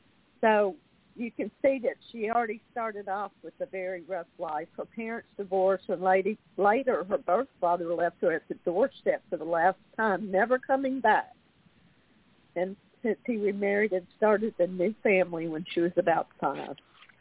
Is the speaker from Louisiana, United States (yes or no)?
yes; Louisiana, United States; we're a fellow Louisianian because I'm from Louisiana, Miss Pamela.